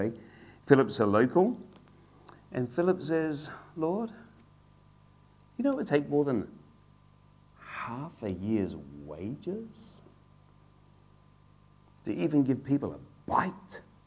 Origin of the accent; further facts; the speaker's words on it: Adelaide, South Australia, Australia; from time to time, head over to South Australia. We're from Adelaide, I guess.